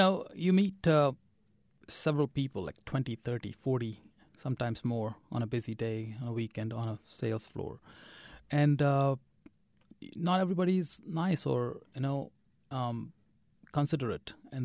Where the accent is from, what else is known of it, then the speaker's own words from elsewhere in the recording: India; But I never grew up in India thinking that I could be anything but Indian.